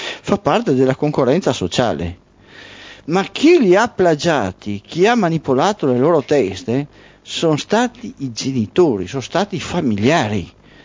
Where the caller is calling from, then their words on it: Bassano del Grappa, Veneto, Italy; Ciao ragazzi, sono da Bassano.